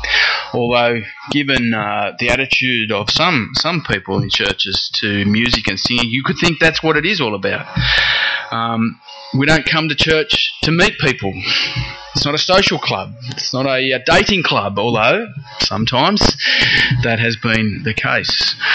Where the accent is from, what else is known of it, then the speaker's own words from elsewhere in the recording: Sydney, New South Wales, Australia; especially when I was in Sydney, growing up in Sydney playing hockey.